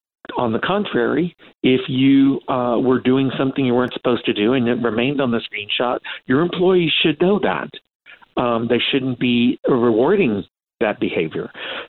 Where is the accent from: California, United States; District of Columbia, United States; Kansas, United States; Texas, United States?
Texas, United States; I was born and raised in Texas